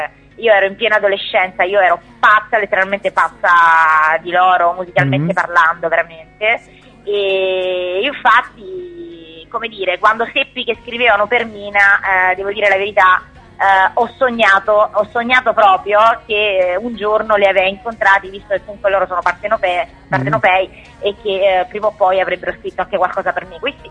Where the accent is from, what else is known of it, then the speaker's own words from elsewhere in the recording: Naples, Campania, Italy; ho girato per tutta la Campania perché sono napoletana. Dopodiché ho seguito l'amore, dopo essermi laureata in pedagogia mi sono dedicata all'arte, ho seguito l'amore, sono andata a Palermo